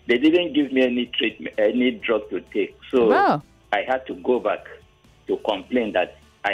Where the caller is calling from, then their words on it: Ikotun, Lagos, Nigeria; I'm calling from Ikotun.